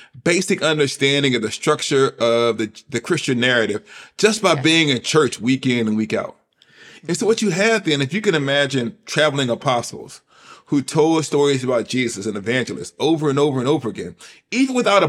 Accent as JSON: {"language": "English", "region": "the South", "country": "United States", "said": "When I first came as a Southerner, I wasn't ready for it."}